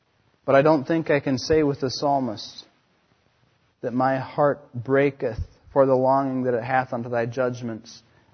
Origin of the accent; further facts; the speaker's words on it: United States; As an American, when I travel outside of this land, it's important for me to obey the laws of the land to which I'm going